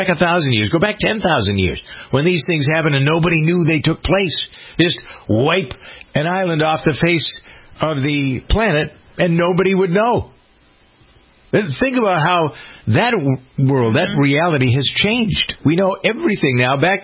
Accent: New England, United States; I would tell you as a kid, I never expected growing up in New England to see a tornado.

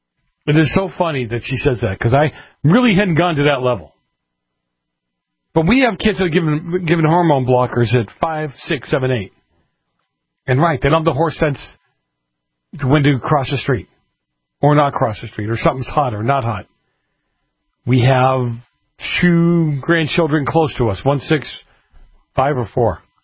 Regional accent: East Coast, United States; I grew up on the East Coast where the snow was.

